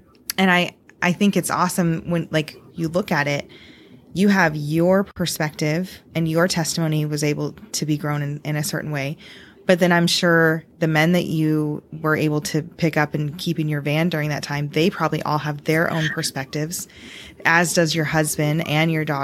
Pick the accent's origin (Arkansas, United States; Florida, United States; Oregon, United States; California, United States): Florida, United States; I didn't do it because we were young and I just didn't want to, and growing up in Florida